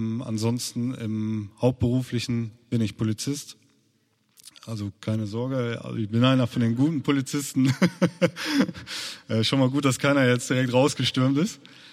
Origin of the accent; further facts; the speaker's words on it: Münster, North Rhine-Westphalia, Germany; Ich komme aus Münster.